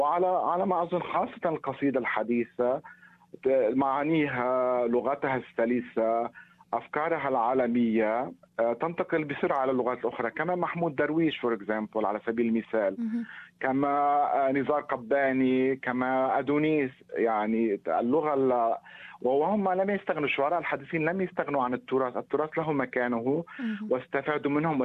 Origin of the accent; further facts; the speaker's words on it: Lebanon; ولكني سأقرأ شيئا صريح عن طفولتي في لبنان وعن ذكريات الطفولة وعن والدتي.